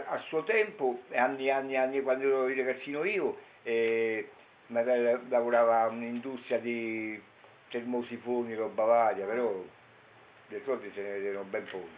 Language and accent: Italian; Rome, Lazio, Italy; io sono romano